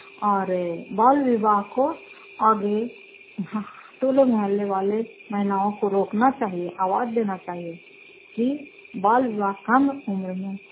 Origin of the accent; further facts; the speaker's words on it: Fatehpur, Bihar, India; घर फतेहपुर, पंचायत मकरौता, जिला नवादा और करायपा सराय प्रखंड के निवासी हूँ।